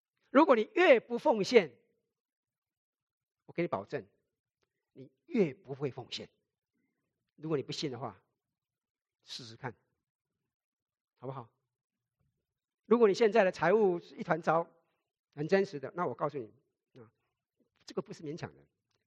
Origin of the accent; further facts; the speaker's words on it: China; 因为谈钱，中国人谈钱伤感情，是吧？谈钱伤感情，我们中国人文化里面钱很重要